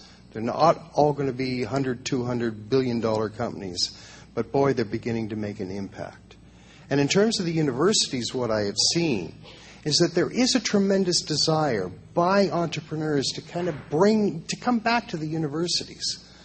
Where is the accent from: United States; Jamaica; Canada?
Canada; Toronto, Ontario; I come from Toronto, so universally I'm hated across Canada.